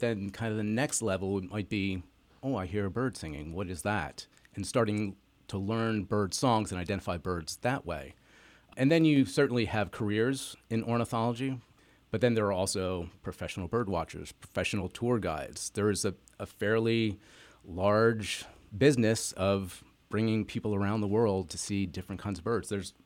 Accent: New Jersey, United States; I grew up in New Jersey.

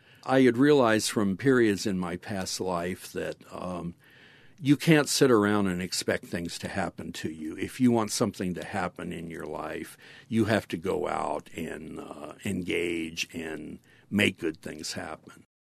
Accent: Lexington, Kentucky, United States; You got to realize that when I grew up in Lexington, Kentucky in the 1950s, it was a somewhat provincial town of 70,000 people

